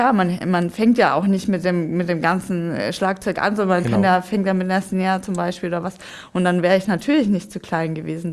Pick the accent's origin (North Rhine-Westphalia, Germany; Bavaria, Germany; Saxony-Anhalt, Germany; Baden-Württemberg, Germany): Bavaria, Germany; Augsburg; ich komme ja aus Augsburg